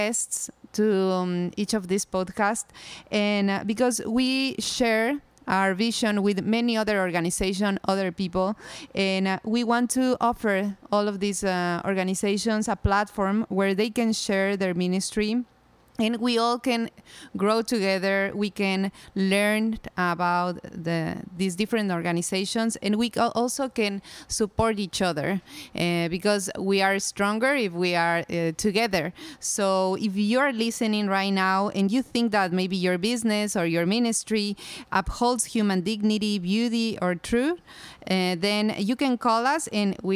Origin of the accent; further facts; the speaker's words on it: Ecuador; moved away as an adult; now in Hawaii, United States; I'm from Ecuador, but I'm currently living here in Hawaii. I moved here last year